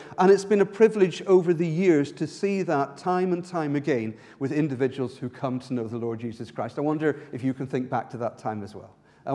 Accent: Ireland; I was brought up in Ireland, a very religious country, one that's which both had religion on both the Protestant and Catholic side.

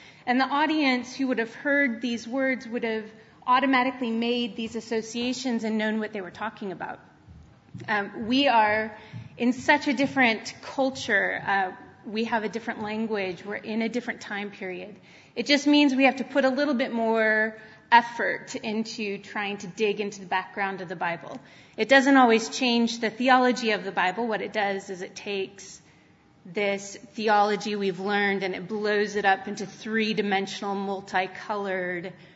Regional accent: United States; now in Israel; I am obviously American. However, I have been living in Israel for the last 5 years.

